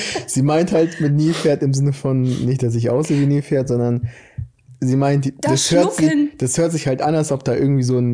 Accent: Brazil; weil ich bin ein Brasilianer, aber ich bin da voll deutsch, glaube ich.

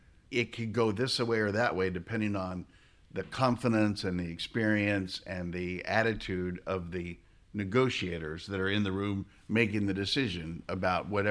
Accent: Arizona, United States; also born or lived in Mesa; Yeah, I'm from Arizona. I was born in Mesa. I was raised on a farm in Pinal County.

